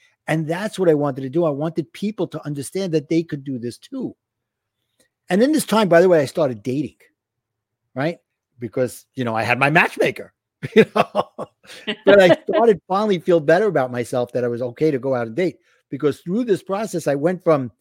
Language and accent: English; New York, United States; I'm going to screw it up because I'm from New York.